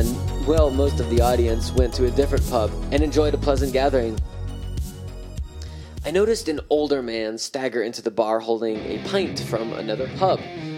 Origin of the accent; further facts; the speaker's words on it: United States; Hearing this as an American from an immigrant of a Muslim country, it wasn't shocking to me that he was kind, but I just wished all the xenophobes back in the States could have watched this transpire.